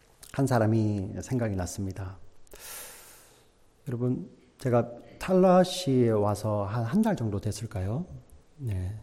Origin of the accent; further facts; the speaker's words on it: South Korea; I'm Korean